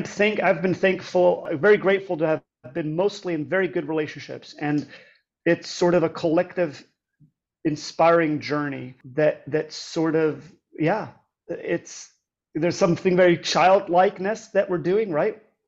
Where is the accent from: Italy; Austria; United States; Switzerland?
Austria; English is a second language; I grew up in Austria, and when I was 15, there was a production.